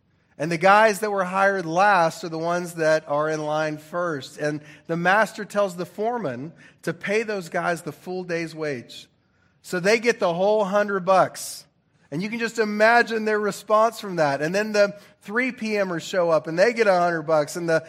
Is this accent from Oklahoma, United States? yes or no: yes; Oklahoma, United States; Man, when I was growing up in Oklahoma, God's country, when I was in, anybody?